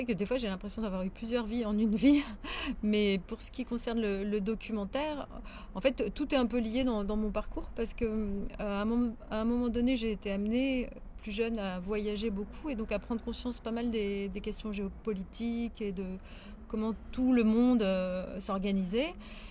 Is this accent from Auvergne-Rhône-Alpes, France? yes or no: yes; Grenoble, Auvergne-Rhône-Alpes, France; je suis montagnarde, je suis grenobloise à la base.